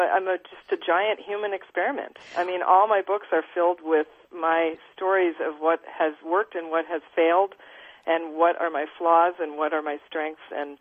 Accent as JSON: {"language": "English", "town": "Minneapolis", "region": "Minnesota", "country": "United States", "tie": "born there", "said": "Well, no, I was born in Minneapolis, Minnesota … I had a paper mentor."}